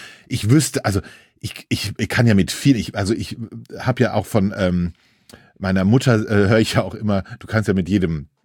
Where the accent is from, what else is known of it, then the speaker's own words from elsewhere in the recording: Hesse, Germany; Wie man bei uns in Hesse immer sagt, ei, da wohnt er bei der Haute-Volée.